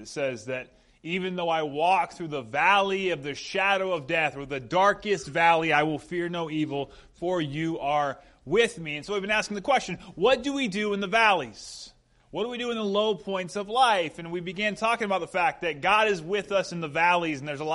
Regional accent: the South, United States; I grew up in the South, so there's this one. Oh, bless their heart.

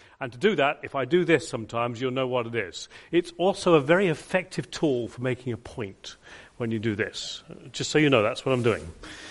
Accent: England, United Kingdom; and plus I'm English. You know, we don't do that stuff, do we?

